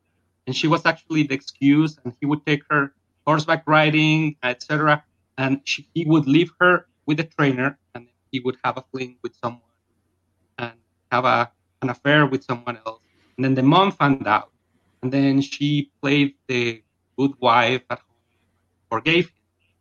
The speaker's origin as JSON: {"language": "English", "country": "Mexico", "said": "I'm from Mexico."}